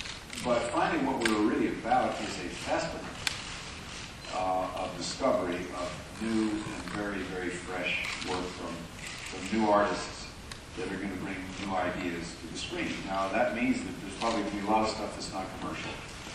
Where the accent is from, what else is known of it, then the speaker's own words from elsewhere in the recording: Los Angeles, California, United States; I guess going all the way back to when I was a little kid growing up in Los Angeles. And grew up in a lower working class neighborhood.